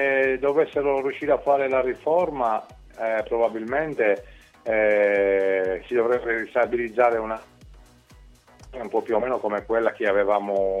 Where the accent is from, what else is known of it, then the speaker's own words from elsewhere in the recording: Sardinia, Italy; adesso dico una squadra a caso perché mi viene comodo perché sono sardo, no?